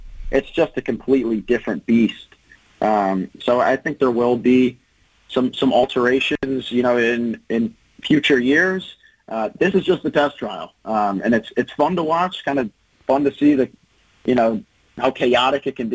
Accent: Chicago, Illinois, United States; I'm from Chicago, so there's a big community of Penn State alumni in the Chicago area.

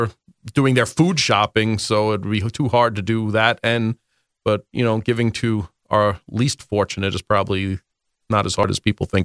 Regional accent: New York City, New York, United States; I grew up in New York City, spoiled.

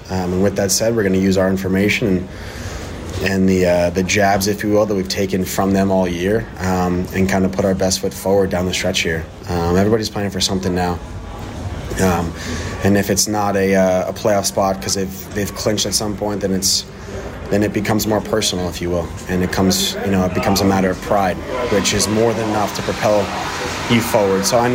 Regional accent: New York, United States; Yeah, listen, I'm a New York kid, obviously. You know, I grew up in New York Yankees, New York Mets, New York sports

